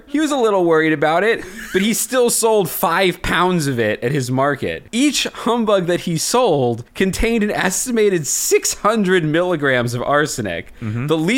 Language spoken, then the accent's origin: English; Hershey, Pennsylvania, United States; I mean, I grew up in Hershey, Pennsylvania, and I know Milton Hershey was making his candies in Pennsylvania.